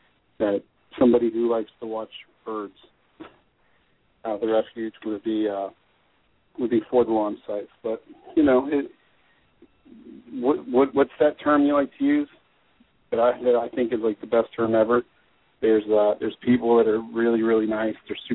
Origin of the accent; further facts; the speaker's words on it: Florida, United States; I grew up here in Brevard County. It's a piece of who we are.